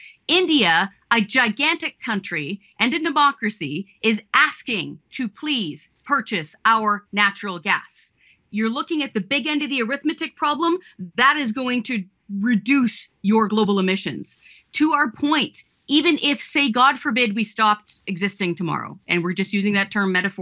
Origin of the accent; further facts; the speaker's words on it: British Columbia, Canada; I grew up on Vancouver Island.